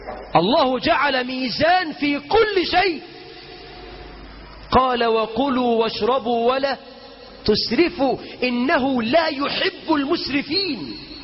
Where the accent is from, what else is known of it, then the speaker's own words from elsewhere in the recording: Egypt; اللهم اجعل بلدنا مصر أمنا أمانا، رخاء سخاء، وسائر بلاد المسلمين.